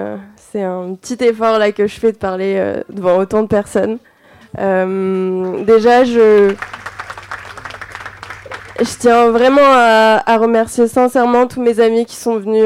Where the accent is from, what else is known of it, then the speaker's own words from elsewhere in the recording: Bali, Indonesia; J'ai grandi à Bali, une île qui est bien chargée en spiritualité. Je suis issue d'une famille non chrétienne.